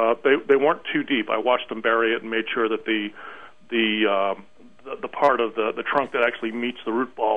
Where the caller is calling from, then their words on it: Massachusetts, United States; I'm calling you from Central Massachusetts.